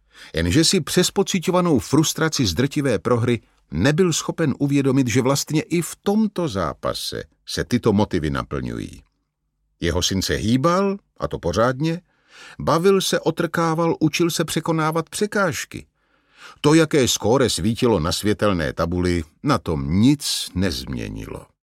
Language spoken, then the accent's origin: Czech; Český Těšín, Moravian-Silesian Region, Czechia; Od 6 let jsem hrál u nás v Těšíně hokej. Moc mě to bavilo.